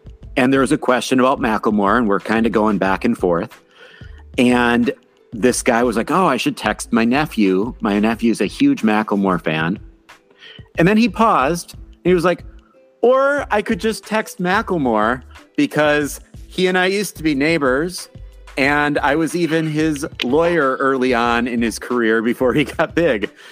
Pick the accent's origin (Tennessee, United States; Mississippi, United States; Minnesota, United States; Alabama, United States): Minnesota, United States; Being the Minnesotan and all